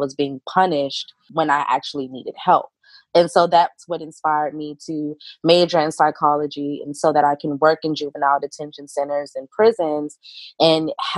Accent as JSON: {"language": "English", "region": "Maryland", "country": "United States", "tie": "born or raised there", "said": "Yeah, so I grew up in Maryland all of my life. I've lived in District 5 pretty much all of my life since I was about 9 or 10 years old."}